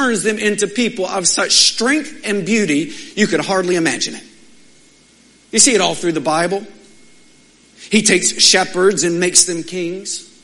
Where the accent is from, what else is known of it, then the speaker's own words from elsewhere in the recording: Midland, Texas, United States; Now, I'm from Midland, okay?